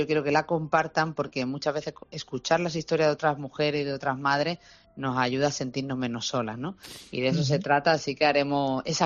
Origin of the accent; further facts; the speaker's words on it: Andalusia, Spain; Lo que pasa es que cuando es mi tierra... Siempre tira, porque es imposible llegar a todos los lugares donde les gustaría que llegáramos, pero bueno